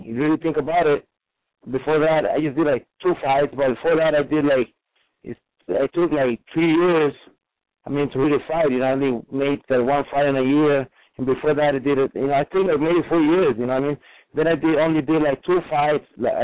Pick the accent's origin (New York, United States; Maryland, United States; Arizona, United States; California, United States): Arizona, United States; Well, my impression, you know, like, I mean, I came from Arizona. I never had that kind of experience with a world champion.